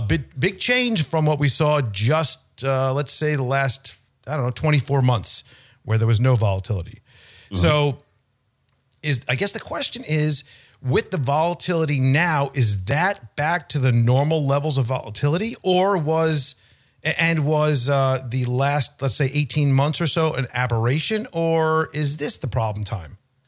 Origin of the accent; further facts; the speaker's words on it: Long Island, New York, United States; I'm from New York originally as well, out on Long Island, and I saw some video when I was a kid.